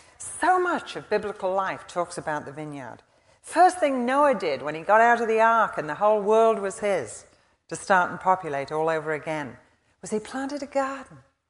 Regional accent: England, United Kingdom; Now, I'm English, in case you haven't noticed or in case you didn't know.

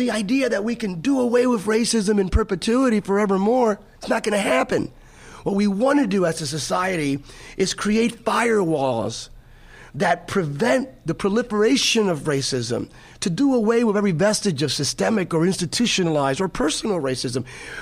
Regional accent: United States; I'm an American of Hispanic descent, third. But that's, I'm an American, right?

